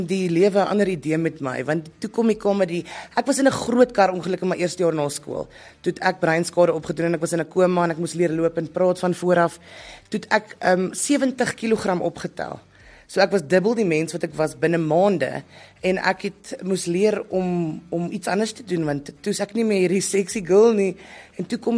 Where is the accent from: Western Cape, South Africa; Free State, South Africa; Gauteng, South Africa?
Gauteng, South Africa; Benoni; so 'n klein dogtertjie van Benoni se wêreld, groot persoonlikheid in 'n klein lyfie.